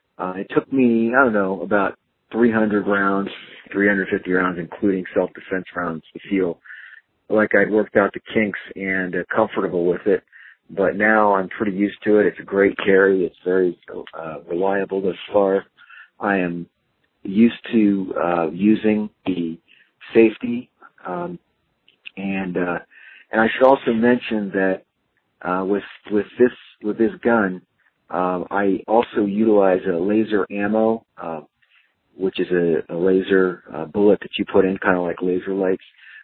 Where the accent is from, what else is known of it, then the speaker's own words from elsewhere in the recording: Cincinnati, Ohio, United States; I'm from Cincinnati.